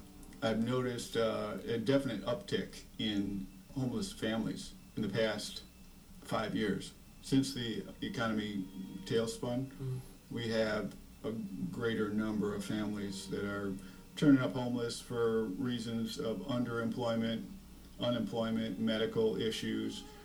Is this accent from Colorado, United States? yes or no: no; Detroit, Michigan, United States; now in Wakulla, United States; Originally from Detroit, grew up in the Motor City, and moved to Wakulla probably about 9 years ago.